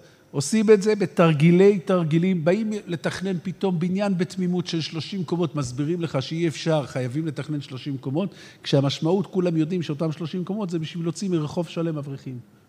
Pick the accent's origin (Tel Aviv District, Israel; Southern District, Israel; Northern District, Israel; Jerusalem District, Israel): Jerusalem District, Israel; Jerusalem; אני גדלתי בירושלים כילד